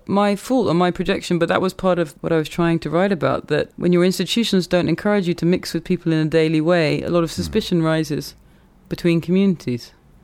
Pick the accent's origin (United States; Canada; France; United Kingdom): United Kingdom; maybe because I'm British